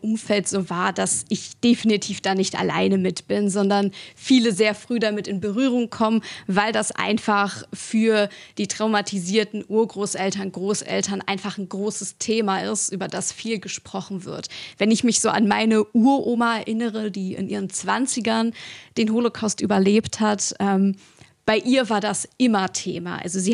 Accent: Ukraine; Man muss zu mir ja auch wissen, ich bin postsowjetisch sozialisiert worden. Ich komme aus der Ukraine.

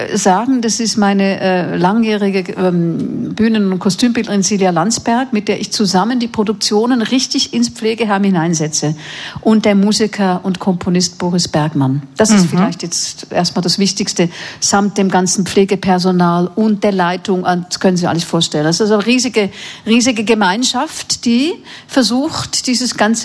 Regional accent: Zurich, Switzerland; mit meiner Arbeit in Zürich, wie gesagt, da wo ich herkomme

